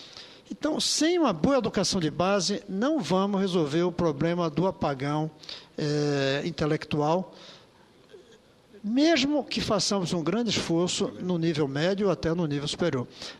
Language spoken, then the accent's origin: Portuguese; Pernambuco, Brazil; born there; moved away as an adult; now in Brasília, Brazil; Eu sou representante, sou candango representante de Brasília, mas nasci em Pernambuco, mantenho minhas relações, já saí de lá adulto